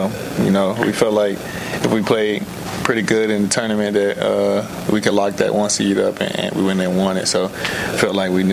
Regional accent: North Carolina, United States; you know, my home state, NC State, was the last two teams I picked.

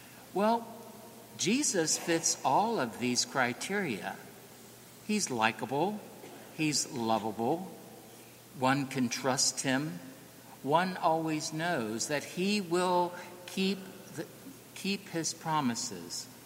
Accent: Ireland; Of course, I'm Irish and I'm not very good at Italian.

